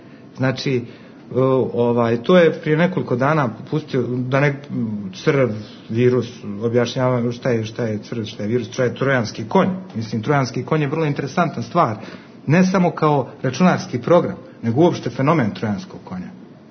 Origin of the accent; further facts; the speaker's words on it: Berlin, Germany; also born or lived in Sarajevo, Bosnia and Herzegovina; now in Belgrade, Serbia; pošto sam kao nekako kao beskućnik stalno cijelo svoj život, jer sam rođen u Sarajevu, pa porijeklom iz Hercegovine, pa ne znam više, odrastao u Berlinu